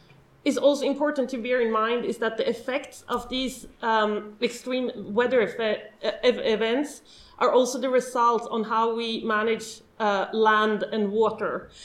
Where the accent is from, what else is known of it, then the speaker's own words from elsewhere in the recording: Sweden; I realized in my 20s that I'm actually from the Arctic, because we're within the Arctic Circle.